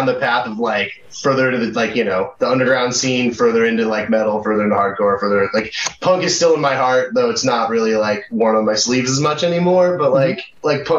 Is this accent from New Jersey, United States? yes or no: no; Puyallup, Washington, United States; Yeah. We all grew up in the area. Like, I grew up in, like, Puyallup, South Hill area.